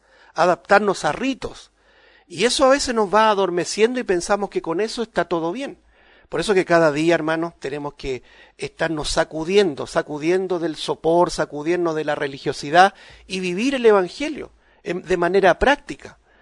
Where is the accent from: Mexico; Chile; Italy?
Chile; Nosotros, en lo particular como chilenos, no lo hemos pasado muy bien.